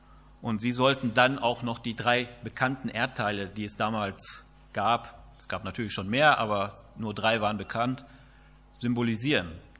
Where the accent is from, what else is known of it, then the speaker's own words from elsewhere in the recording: Istrup, North Rhine-Westphalia, Germany; In meinem Heimatdorf in Istrup, also ein bisschen weiter weg von hier